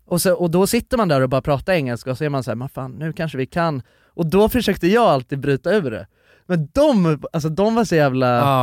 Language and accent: Swedish; Sweden; Så att det inte hörs att jag är svensk nu.